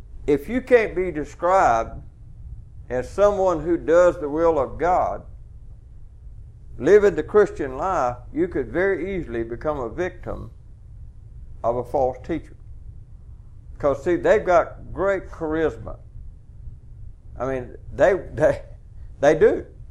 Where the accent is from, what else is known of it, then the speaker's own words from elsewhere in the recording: Missouri, United States; I'm from Missouri. Show me.